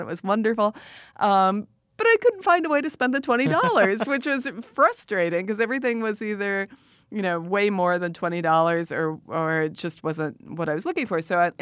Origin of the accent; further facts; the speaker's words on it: South Bend, Indiana, United States; I'm born and raised in South Bend, Indiana, but I went to school in New York City, NYU, to study drama and theater.